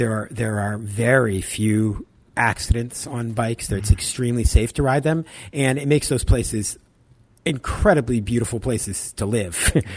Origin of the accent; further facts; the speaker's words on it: New York, United States; a city like New York, for instance, just to use the example of my hometown